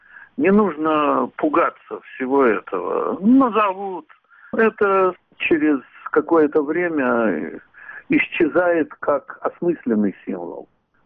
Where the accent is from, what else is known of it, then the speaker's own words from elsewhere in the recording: Saint Petersburg, Russia; born there; Я родился в Ленинграде